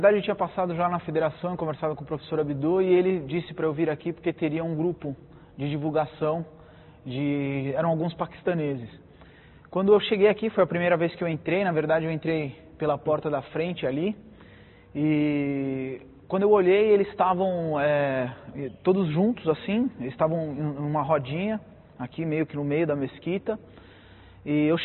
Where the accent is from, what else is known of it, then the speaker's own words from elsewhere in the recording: Brazil; eu sou brasileiro, não sou de família muçulmana